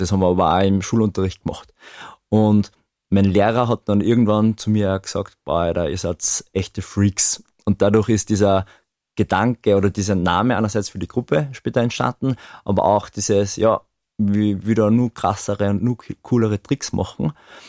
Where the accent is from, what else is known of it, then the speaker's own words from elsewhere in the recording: Linz, Upper Austria, Austria; Und so bin ich dann in Österreich, bin ein gebürtiger Linzer, in Österreich aufgewachsen mit Wiener Schnitzel und Co.